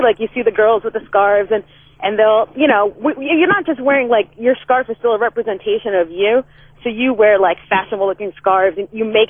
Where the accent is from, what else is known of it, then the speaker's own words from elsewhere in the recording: Yemen; like I'm from Yemen. My family's from Yemen, which is a country in the Middle East.